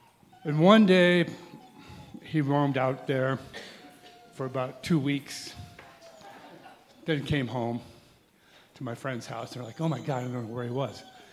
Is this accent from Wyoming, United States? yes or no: yes; Teton Village, Wyoming, United States; Growing up in Teton Village, at the hostel, we looked out over the Snicker Ranch.